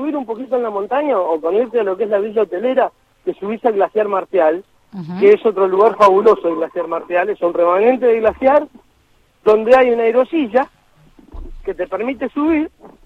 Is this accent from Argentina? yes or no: yes; Patagonia, Argentina; also born or lived in Buenos Aires / Corrientes / United States; now in Tierra del Fuego, Argentina; Nací en Buenos Aires, viví casi toda mi vida en Patagonia, salvo una excepción en Corrientes, y otra vez una excepción en Estados Unidos, así rapidito. Y después me vine para acá porque me gusta el frío.